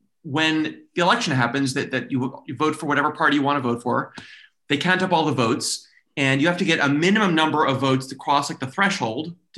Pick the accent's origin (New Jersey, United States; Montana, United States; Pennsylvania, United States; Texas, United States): Texas, United States; accent: Texan; now in Israel; Yeah. I sound, this is how I talk. Yeah. I sound very Texan.